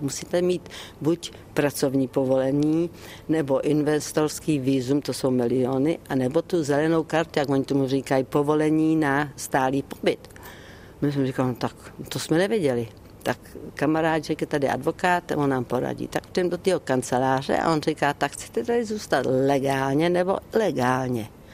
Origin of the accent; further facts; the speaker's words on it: Olomouc, Olomouc Region, Czechia; now in United Kingdom; Já i když jako mám britské občanství a žiju v Británii, tak já jsem z Moravy, z Olomouce a vždycky v srdci jsem Češka. Ale mám teďka 2 domovy.